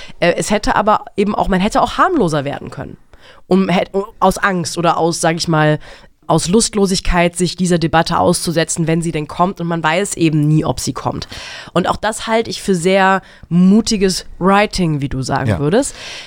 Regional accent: Germany; das hat mich auch als Deutsche stolz gemacht.

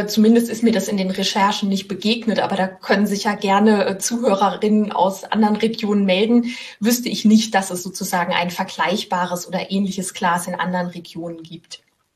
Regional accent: Rhineland-Palatinate, Germany; now in Rheinhessen, Germany; Also ich bin aus der Pfalz weggezogen, jetzt nicht so weit, nach Rheinhessen.

